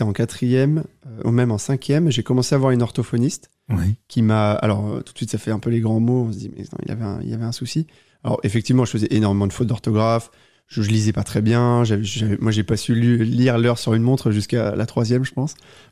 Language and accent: French; Normandy, France; Oui, je suis normand. Mais non, je suis normand